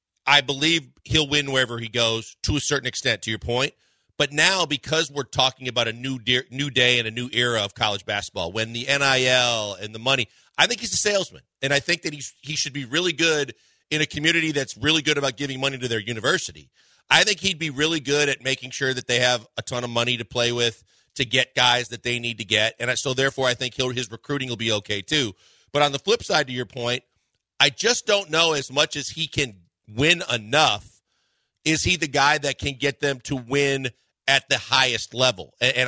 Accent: Wisconsin, United States; I saw him win at Marquette in my hometown, which was a tough gig at the time.

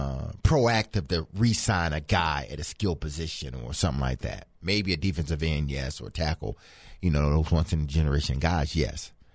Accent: Franklin, Tennessee, United States; because I'm from Franklin, and the surrounding areas here in Tennessee.

